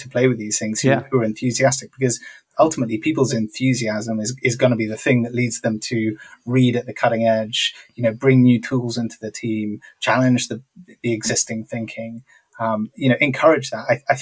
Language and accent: English; United Kingdom; now in Stockholm, Sweden; I'm based in Love Stockholm, it. But I'm British by background, right? I spent most of my career working in London.